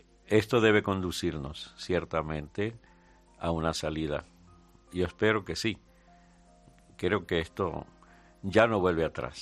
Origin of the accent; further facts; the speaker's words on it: Maracaibo, Zulia, Venezuela; yo soy de Maracaibo, al occidente, totalmente al otro extremo de Venezuela